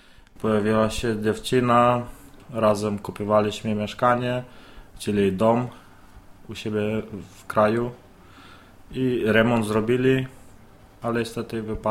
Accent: Moldova; Polish is a second language; now in Poland; Jakbyś siedział u siebie w Mołdawii, to na pewno bym miał gorsze.

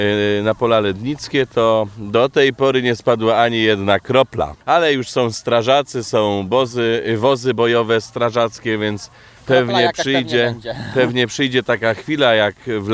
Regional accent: Krotoszyn, Greater Poland Voivodeship, Poland; pochodzę z Krotoszyna.

